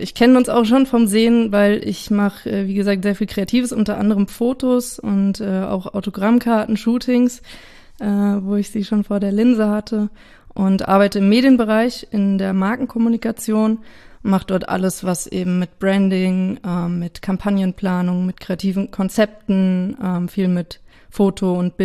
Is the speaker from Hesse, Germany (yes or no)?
yes; Idstein, Hesse, Germany; ich bin 32 Jahre alt, ich komme aus Idstein.